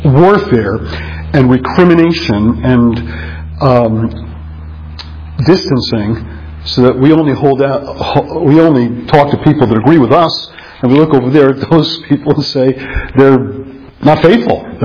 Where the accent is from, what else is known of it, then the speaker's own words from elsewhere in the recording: New York City, New York, United States; I was raised in New York City, a product of the New York City public education system.